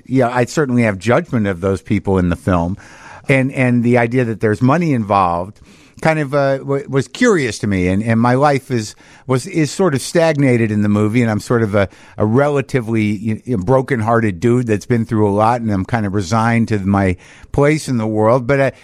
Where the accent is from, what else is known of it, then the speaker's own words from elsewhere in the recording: Albuquerque, New Mexico, United States; I grew up in New Mexico in Albuquerque